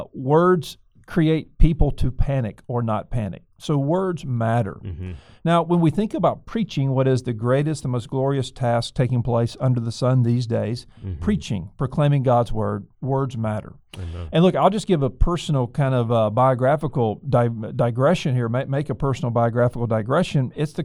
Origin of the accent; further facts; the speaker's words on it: Mobile, Alabama, United States; Then he was pastoring in my hometown of Mobile, Alabama.